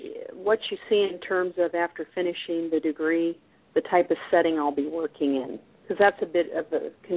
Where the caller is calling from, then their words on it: Kansas, United States; And I'm calling from Kansas.